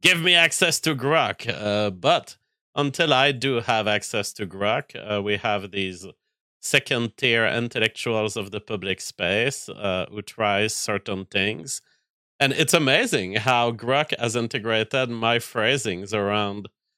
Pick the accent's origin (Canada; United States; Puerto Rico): Canada; because I'm a Canadian, basically